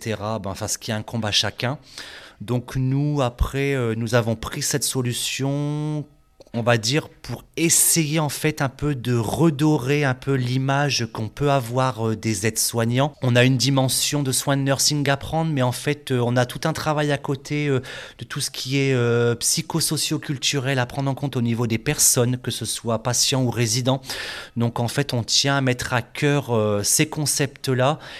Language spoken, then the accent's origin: French; Amiens, Hauts-de-France, France; moi, je suis également originaire de la Picardie, de la Somme, de la ville d'Amiens, exactement.